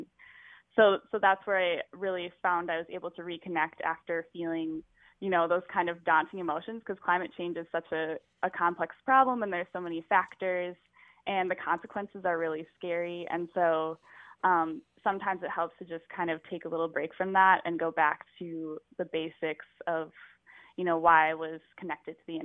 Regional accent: Cumberland, Wisconsin, United States; And my hometown of Cumberland, Wisconsin is a very beautiful area surrounded by a lake.

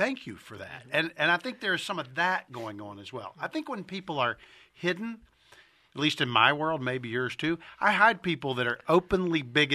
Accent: Georgia, United States; I grew up in Georgia. We called it culling the herd.

